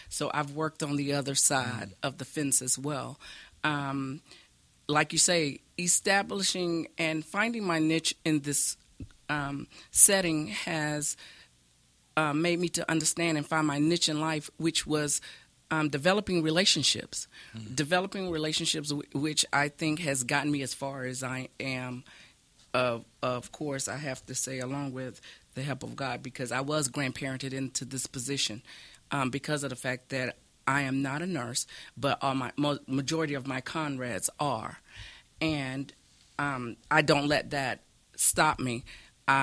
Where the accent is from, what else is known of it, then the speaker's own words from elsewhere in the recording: Jacksonville, Florida, United States; Well, starting out, I'm born and raised out of Jacksonville, Florida.